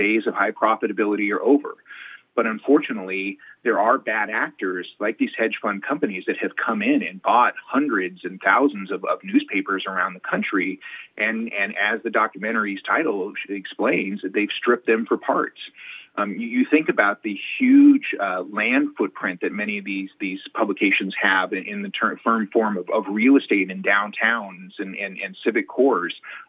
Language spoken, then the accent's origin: English; Long Beach, California, United States; moved away; I came from Long Beach, California before our family relocated to Oregon.